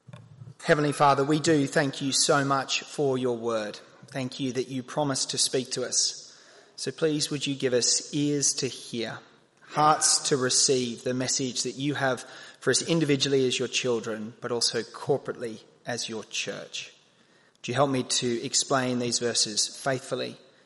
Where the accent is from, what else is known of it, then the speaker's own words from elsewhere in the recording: Australia; moved away as an adult; now in United Kingdom; I am indeed Australian, although I have been living in the UK now for about 7 years and have married an English girl.